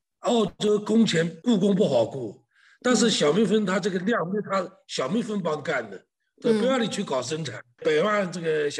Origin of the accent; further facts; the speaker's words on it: Jiangsu, China; moved away as an adult; now in Central Coast, Australia; 我是江苏人，大陆退休的，4年前从悉尼移居到中海岸，开始养蜂酿蜜